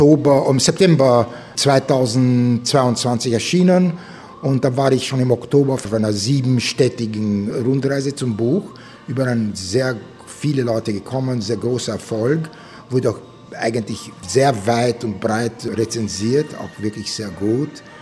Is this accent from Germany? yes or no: no; United States; accent: Viennese; ich bin Amerikaner, aber nicht ganz Amerikaner. Ein Amerikaner, der Europäer ist und Europäer, der Amerikaner ist. Und einer, der perfekt Deutsch spricht, aber mit Wiener Akzent